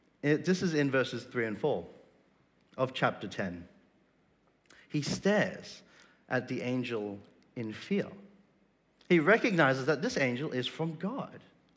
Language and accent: English; Australia; born there; Let me first say that I'm an Australian-born Chinese.